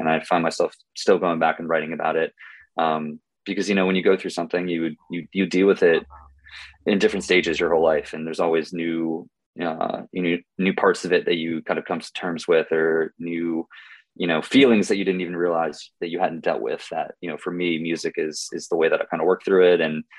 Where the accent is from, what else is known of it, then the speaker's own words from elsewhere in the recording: Cape Cod, Massachusetts, United States; moved away as an adult; now in New York area, United States; So I grew up on Cape Cod, Massachusetts, yeah. Actually. Famously the summer vacation home of the Kennedys. Grew up in Massachusetts, went to school in Massachusetts, and then moved to the New York area right out of college